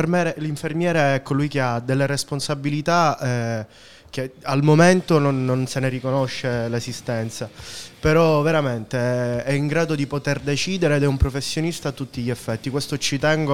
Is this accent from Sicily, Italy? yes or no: yes; Sicily, Italy; io vengo dalla Sicilia, abituato alla mamma, abituato a un sacco di cose, mi sono trovato da solo a dover fare tutto.